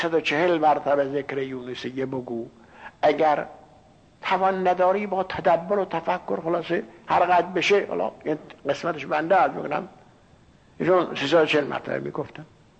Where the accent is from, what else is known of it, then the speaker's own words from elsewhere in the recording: Iran; moved away; من از ایران آمدم اینجا.